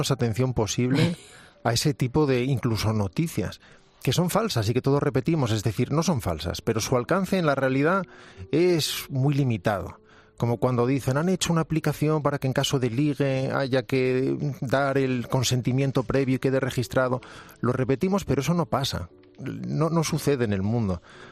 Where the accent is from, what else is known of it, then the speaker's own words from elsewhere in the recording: Salamanca, Castile and León, Spain; si me preguntaran, por tanto, qué soy, diría gallego, y si me preguntaran de dónde, diría de Salamanca, porque ahí es donde he vivido los 30 primeros años de mi vida